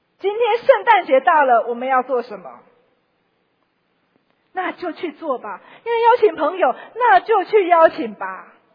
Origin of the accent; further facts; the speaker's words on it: Taiwan; 我们中国人说，我们台湾人说，去人家做客不要带两串香蕉。